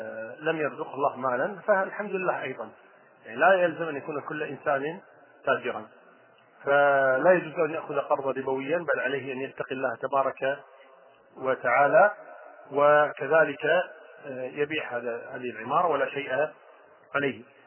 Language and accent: Arabic; Kuwait; يعني احيانا في بعض البلاد مثلا عندنا في الكويت مثلا هنا